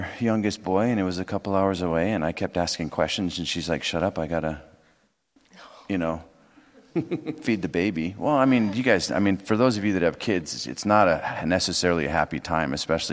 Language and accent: English; Los Angeles, California, United States; No, I grew up in Los Angeles. It's Los Angeles, but...